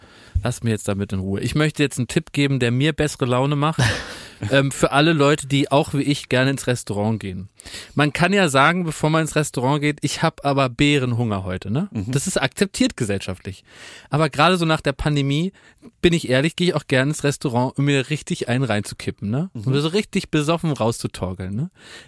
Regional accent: Cologne, North Rhine-Westphalia, Germany; ich komme aus Köln, fahre da hin, 5-6 Stunden im Auto

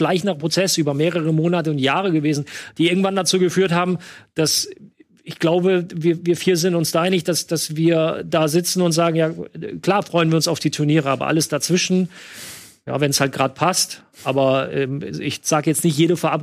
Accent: North Rhine-Westphalia, Germany; Düren ist ganz in der Nähe von da, wo ich aufgewachsen bin

